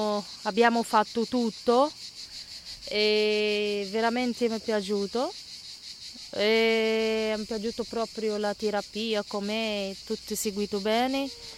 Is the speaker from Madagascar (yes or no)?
no; Tunisia; Italian is a second language; now in Fabriano, Italy; Sì, sono da Tunisia e sono 8 anni che sto qui, in Italia